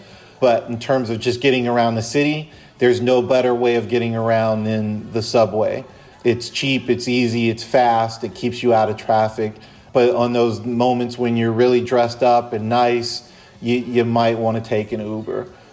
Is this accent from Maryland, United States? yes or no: no; Chicago, Illinois, United States; Born and raised in Chicago, and it's always about food.